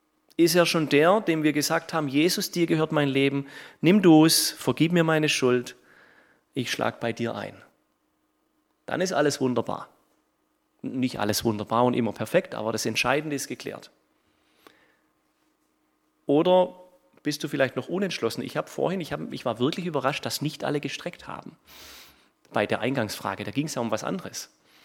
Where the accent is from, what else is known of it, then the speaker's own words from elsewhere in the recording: Baden-Württemberg, Germany; Ich bin letztes oder vorletztes Jahr mal zurück in meine Heimat gefahren. Ich komme aus dem Hohenloischen, kurz vor der bayerischen Grenze.